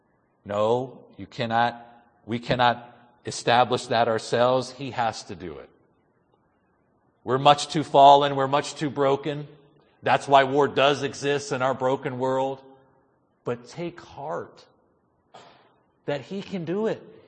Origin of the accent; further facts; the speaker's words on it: United States; Listen, I love the fact that I'm American. By God's sweet providence, that's who I am. And I am thankful that I am. I've never been embarrassed to say that I'm American.